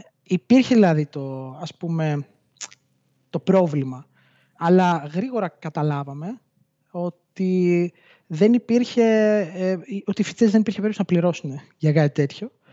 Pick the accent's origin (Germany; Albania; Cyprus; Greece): Greece; Kozani, Western Macedonia; moved away as an adult; also born or lived in Thessaloniki; Εγώ γεννήθηκα μεγάλο σε Κοζάνη. Πήγα στα 18 στη Θεσσαλονίκη να σπουδάσω μηχανολόγος μηχανικός.